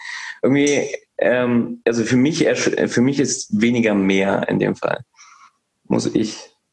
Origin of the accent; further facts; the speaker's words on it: North Rhine-Westphalia, Germany; meine Heimat ist ja NRW